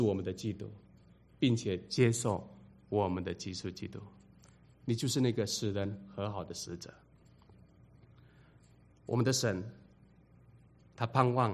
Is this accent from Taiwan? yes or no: yes; Taiwan; 以前我们在台湾，我们被称为是山地人、高山族然后呢，还有人叫我们华纳